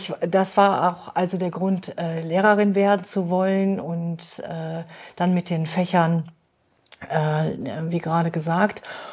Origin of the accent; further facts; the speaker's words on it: Schüttorf, Lower Saxony, Germany; Meine Mutter lebt noch in Schüttorf. Ich stamme auch also aus Schüttorf. Wir haben Verwandtschaft in der Obergrafschaft bis in die Niederlande hinein.